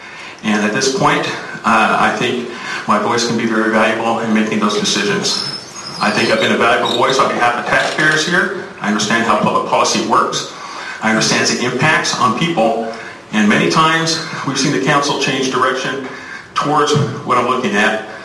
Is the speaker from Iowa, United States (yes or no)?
no; West Covina, California, United States; born there; I was born here in West Covina. I love West Covina. This is where I made my home. I didn't have to stay here.